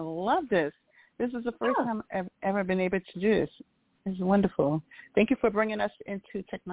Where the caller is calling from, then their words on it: Brooklyn, New York, United States; I am from Brooklyn.